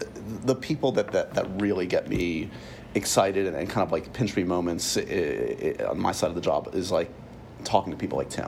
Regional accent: Dublin, Leinster, Ireland; growing up in Dublin, family of more athletes than

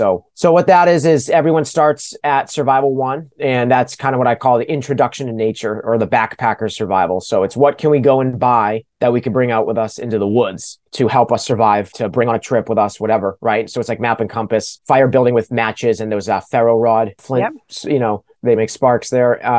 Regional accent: Pepperell, Massachusetts, United States; So I grew up in Pepperell, Massachusetts

